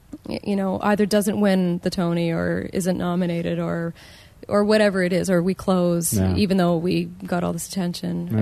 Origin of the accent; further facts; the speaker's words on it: New Brunswick, Canada; born there; Yeah, I was born in New Brunswick, but my mom is part Métis.